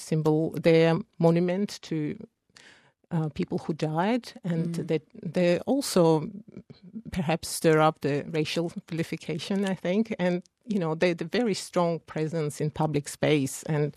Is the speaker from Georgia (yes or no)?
yes; Georgia; now in Australia; I guess growing up in Georgia in 91, we had civil war, and that had a huge impact on me. And coming to Australia, feeling quite safe, I think, living here for 20 years